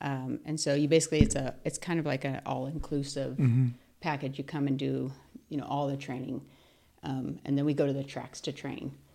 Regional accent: San Clemente, California, United States; we're from San Clemente for about 45 years.

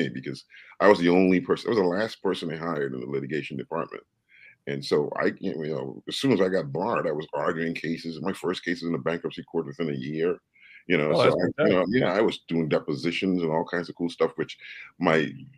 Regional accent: Guyana; born there; also born or lived in London, United Kingdom; I was born in South America, in a place called Guyana. And I was born as a British subject, so to speak, and, you know, and I spent some time in London, not only doing some studying, but also working as a lawyer.

